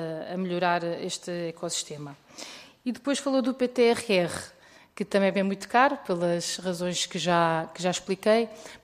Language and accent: Portuguese; Leiria, Centro, Portugal; como leiriense amiga da família